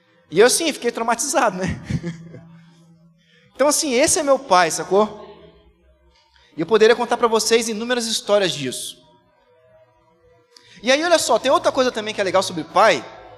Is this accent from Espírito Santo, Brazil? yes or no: yes; Vila Velha, Espírito Santo, Brazil; Eu também sou de Vila Velha.